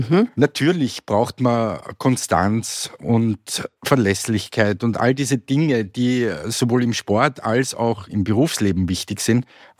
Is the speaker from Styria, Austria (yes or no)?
no; Vienna, Austria; born there; gestartet hat meine Selbstständigkeit am 20.02.1964 mit meiner Geburt in Wien